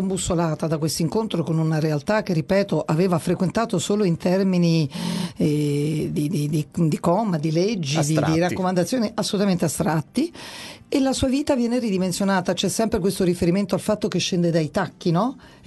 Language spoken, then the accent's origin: Italian; Apulia, Italy; born there; now in Rome, Italy; in Puglia, quindi sono terrona almeno quanto te.